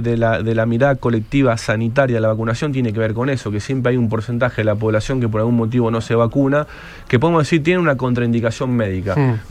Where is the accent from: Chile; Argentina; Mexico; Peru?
Argentina; Pergamino, Buenos Aires Province; Yo soy de Pergamino